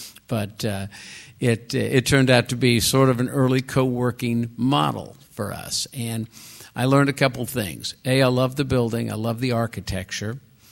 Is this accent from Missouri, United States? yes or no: yes; Liberty, Missouri, United States; But I grew up in Liberty, Missouri, up north of the river